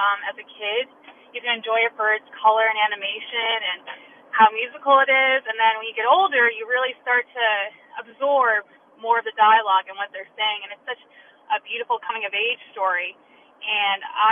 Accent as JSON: {"language": "English", "town": "Raleigh", "region": "North Carolina", "country": "United States", "said": "I'm from Raleigh, North Carolina, and I love quotes from The Lion King."}